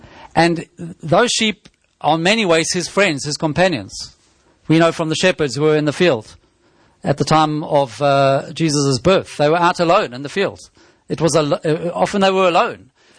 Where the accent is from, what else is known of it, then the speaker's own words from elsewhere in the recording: South Africa; now in United Kingdom; Growing up in South Africa